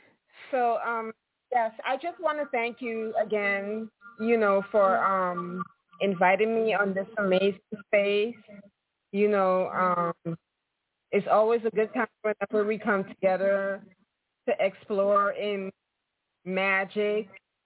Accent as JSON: {"language": "English", "country": "Guyana", "tie": "born or raised there", "said": "You know, I grew up in South America, Guyana, and I would always disappear."}